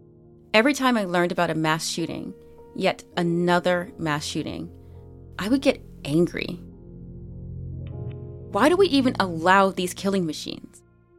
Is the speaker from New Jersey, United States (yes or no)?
yes; New Jersey, United States; I grew up in New Jersey, a state with extremely rigid gun laws.